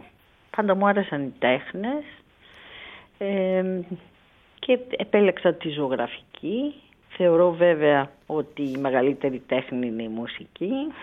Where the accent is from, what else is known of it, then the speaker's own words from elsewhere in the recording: Thessaly, Greece; η καταγωγή μου ήταν καθοριστική σχετικά με τη μεγάλωσα στο Θεσσαλικό κάμπο